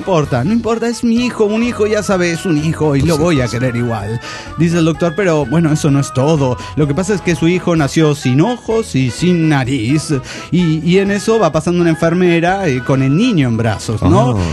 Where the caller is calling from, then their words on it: Vitoria-Gasteiz, Basque Country, Spain; de Vitoria.